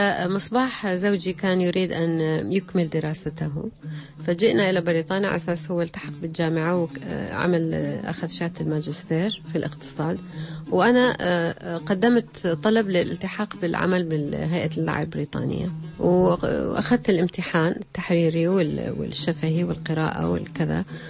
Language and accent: Arabic; Iraq; تنقلنا كثيرا في العراق، لأنه عمل والدي كان يتطلب هذا التنقل، فذهبنا فترة إلى الزبير والفاو ثم الزبير، ثم ذهبنا إلى منطقة يعني محطة في لواء الدليم، ثم جئنا إلى كركوك. عشنا في كركوك